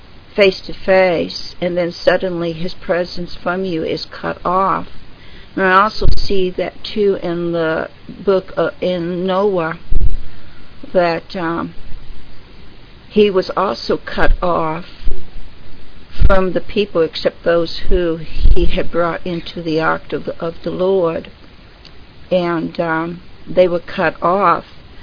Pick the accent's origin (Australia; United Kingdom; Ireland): United Kingdom; England; Excuse me for using the English. I am English.